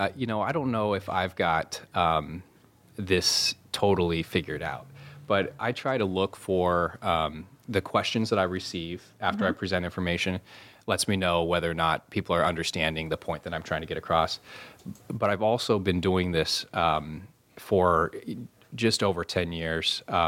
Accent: Kodiak Island, Alaska, United States; My wife and I came over from Kodiak Island, where both of us kind of grew up

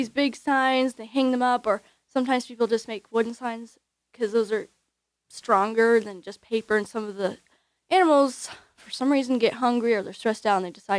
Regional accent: Palmer, Alaska, United States; Well, I was born in Alaska, raised in Alaska. I was actually born in Palmer.

